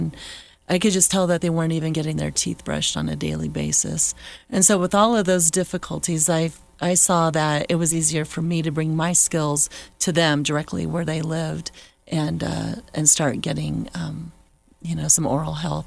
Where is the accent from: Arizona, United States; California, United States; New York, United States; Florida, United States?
Arizona, United States; moved away; I'm from Arizona originally, and I saw the need in Arizona.